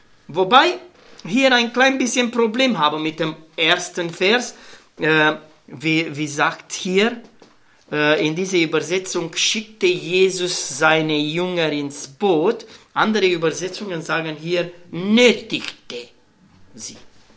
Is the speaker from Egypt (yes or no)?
no; Romania; German is a second language; ich bin ein bisschen Deutsch, ich bin Rumäne, ne? Ich habe sowieso mit der deutschen Sprache, merkt ihr schon, ein bisschen Schwierigkeiten.